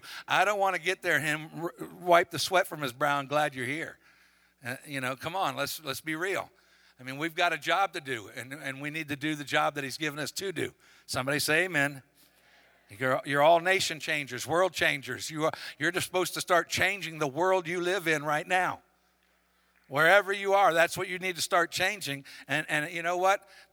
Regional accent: Haiti; now in Florida, United States; I said, I'm from Florida. I didn't tell her Haiti. I didn't even get into that part of the story.

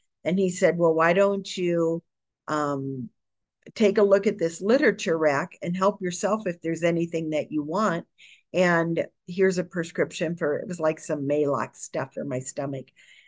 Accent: Ohio, United States; I grew up in Ohio, and I'm one of five kids

